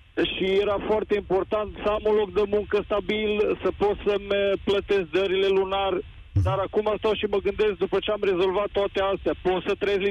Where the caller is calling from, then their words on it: Norway; Vă sunt din Norvegia, țară unde momentan și locuiesc și sunt într-adevăr cu toată familia aici.